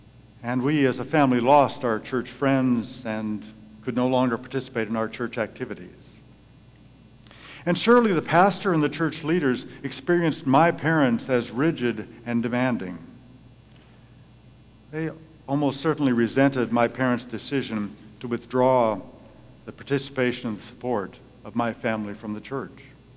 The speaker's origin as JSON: {"language": "English", "town": "Carlinville", "region": "Illinois", "country": "United States", "tie": "born or raised there", "said": "Growing up in Carlinville, which is a farm town in downstate Illinois, my family attended the local Presbyterian church."}